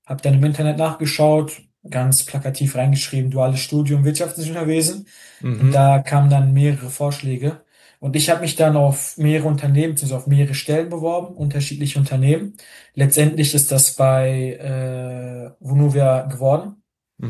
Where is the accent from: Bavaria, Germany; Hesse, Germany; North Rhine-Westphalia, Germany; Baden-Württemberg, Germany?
North Rhine-Westphalia, Germany; ich komme aus dem Ruhrgebiet